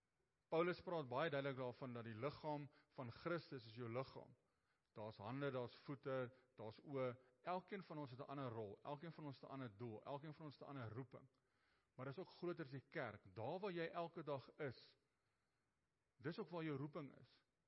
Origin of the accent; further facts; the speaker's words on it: Ermelo, Mpumalanga, South Africa; born there; also born or lived in East Rand; now in West Rand, South Africa; Ek is in Suid-Afrika in Ermelo gebore. Ek het Oosrand toe gaan, ek is nou in die Wesrand.